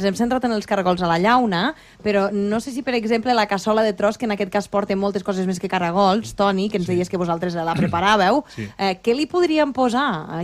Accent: Lleida, Catalonia, Spain; En realitat sóc de Lleida, però com si no ho fos.

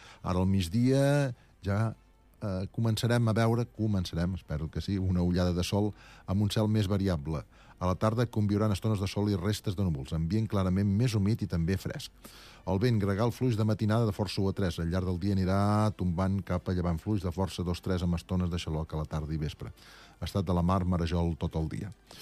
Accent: Girona, Catalonia, Spain; també ens alegrem molt com a gironins que tinguem un representant

